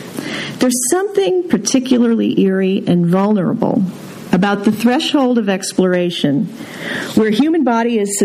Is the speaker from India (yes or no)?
yes; India; Growing up in India, I felt like a social outcast, a cultural hyphen, a religious hybrid, an only child of a short-lived marriage between a lower caste Muslim father and an upper caste Hindu mother.